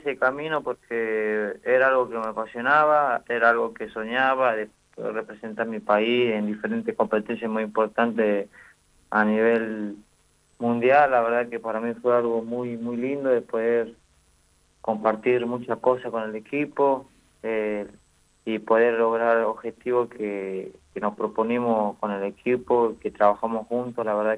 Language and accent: Spanish; Orán, Salta, Argentina; also born or lived in Mendoza; yo ahora estoy acá en Orán, donde nací, donde me crié, pero bastantemente estaba en Mendoza, bueno, ahí estaba en el gimnasio Pueblo Chacón entrenando y bueno, vivía cerca por ahí